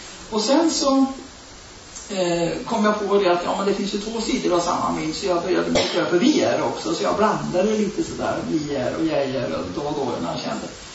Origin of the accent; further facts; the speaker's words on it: Vara, Västra Götaland County, Sweden; Tänk, det finns ett ord som heter Vara, och det är min hemort.